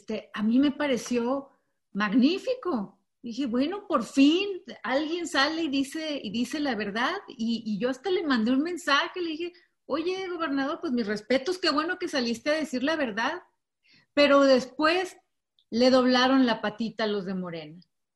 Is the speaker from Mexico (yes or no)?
yes; Ensenada, Baja California, Mexico; yo crecí en Ensenada y esa es mi patria chica, Baja California.